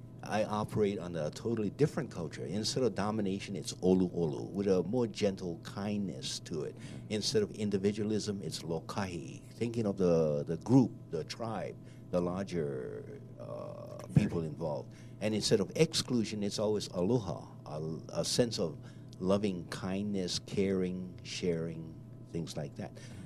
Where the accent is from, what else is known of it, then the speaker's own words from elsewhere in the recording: Hawaii, United States; I am Native Hawaiian. I am Caucasian. I am Chinese.